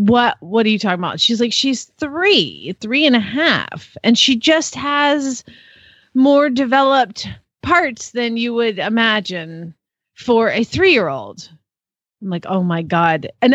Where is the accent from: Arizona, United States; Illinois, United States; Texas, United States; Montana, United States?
Arizona, United States; Phoenix; from Phoenix, Arizona